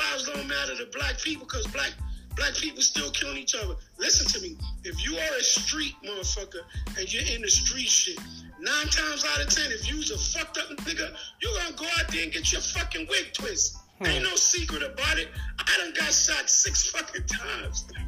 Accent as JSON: {"language": "English", "country": "United States", "tie": "born or raised there", "said": "I grew up in America."}